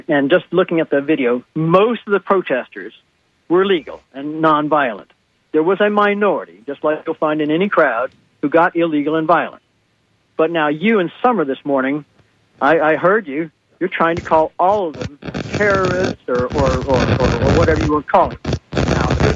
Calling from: Sarasota, Florida, United States; Great. I just want to say … from Sarasota, and I'm a big supporter of your show.

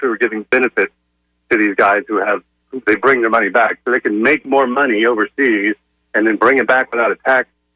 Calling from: Gulfport, Mississippi, United States; in Gulfport

